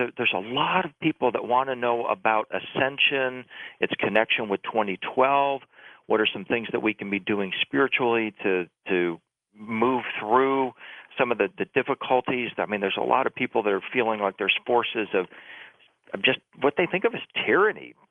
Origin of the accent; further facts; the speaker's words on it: Detroit, Michigan, United States; Well, I grew up in Detroit, so we always had snow, lots of it.